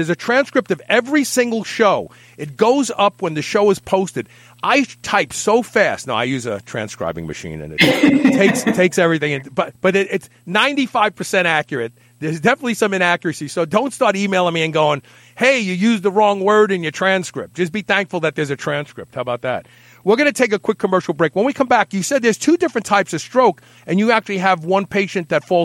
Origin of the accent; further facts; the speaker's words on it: Kentucky, United States; That's called TaylorMade Pharmacy, right here in my home state of Kentucky, in Nicholasville, Kentucky.